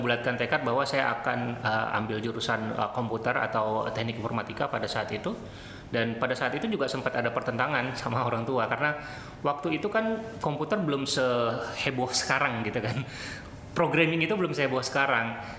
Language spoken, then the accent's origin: Indonesian; Aceh, Indonesia; Kebetulan saya besarnya sampai dari kecil sampai SMA itu di Aceh Utara, Lok Semanggi Aceh Utara.